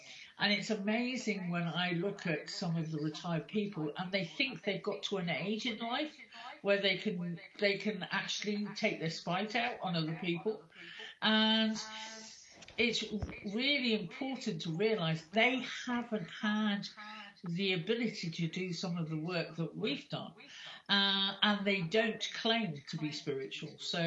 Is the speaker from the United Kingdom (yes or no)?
yes; Liverpool, North West England, United Kingdom; born there; I was born in Liverpool. And Liverpool is the, in England, Liverpool is the home of humour or sarcastic humour.